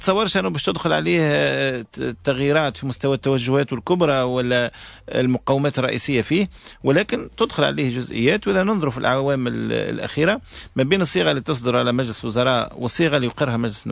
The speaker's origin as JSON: {"language": "Arabic", "country": "Tunisia", "said": "ان نحن كتونسيين قاسين ياسر لانفسنا"}